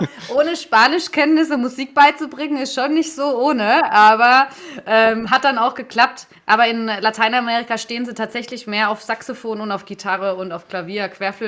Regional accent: Adelsheim, Baden-Württemberg, Germany; also born or lived in Stuttgart; Und bin aber zwischen Würzburg und Heilbronn aufgewachsen in so einem, in einer kleineren Stadt. Und da gibt es aber tatsächlich die besten, Adelsheim heißt

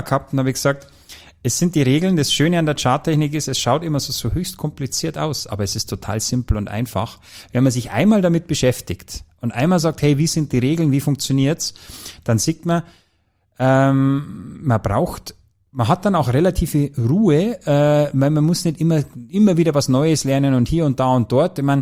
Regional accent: Bavaria, Germany; und bei uns in Bayern ist Schmusen, ist Kuscheln.

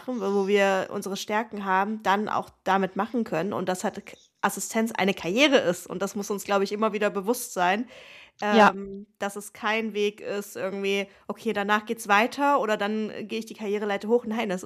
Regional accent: Northern Germany, Germany; Okay, als Norddeutsche

